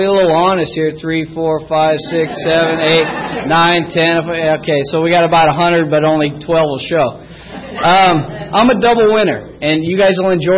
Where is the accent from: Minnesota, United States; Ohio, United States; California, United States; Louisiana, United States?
California, United States; La Mesa; I grew up right here in La Mesa.